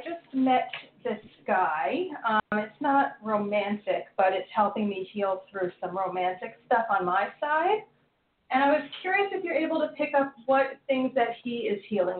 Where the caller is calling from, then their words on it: New Jersey, United States; New Jersey.